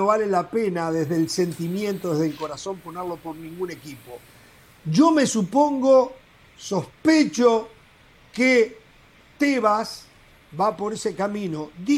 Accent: Argentina; en mi país, en Argentina

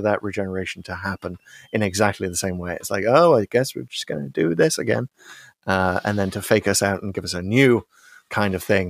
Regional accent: United Kingdom; now in United States; it was so weird coming to America as a Brit

